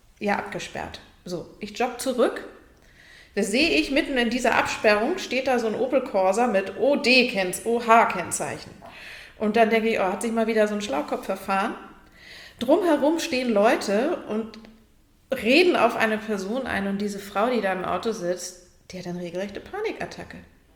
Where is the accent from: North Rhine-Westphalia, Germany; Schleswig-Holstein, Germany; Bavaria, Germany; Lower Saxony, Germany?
Schleswig-Holstein, Germany; Lübeck; ja, ich bin aus Lübeck